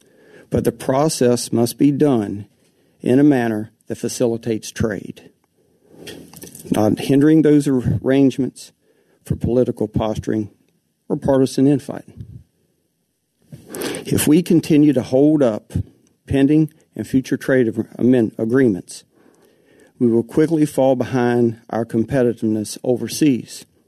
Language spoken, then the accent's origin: English; Virginia, United States; I am from Virginia. And my family and I have lived on land 2 hours from this point for six generations.